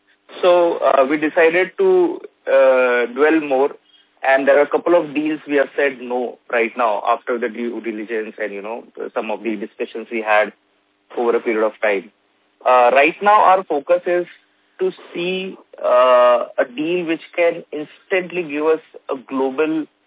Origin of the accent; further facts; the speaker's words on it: India; we should be proud as Indian that what we have built over the last 15, 20 years is a premium now in a global market.